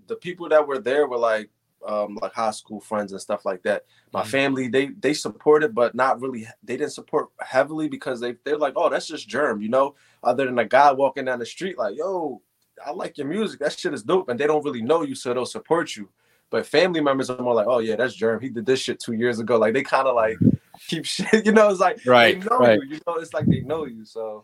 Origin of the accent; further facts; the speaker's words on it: Philadelphia, Pennsylvania, United States; Yeah. I lived in Northeast Philly. I lived everywhere in Philly, but I was born and raised in North Philly.